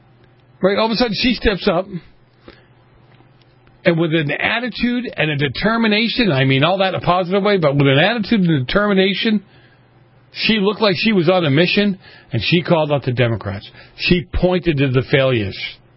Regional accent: Ireland; That's like coming up to me and telling me, as an Irish guy, what Italian food is good and what isn't.

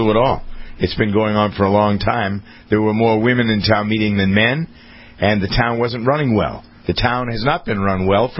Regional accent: Framingham, Massachusetts, United States; my hometown here in Massachusetts, Framingham

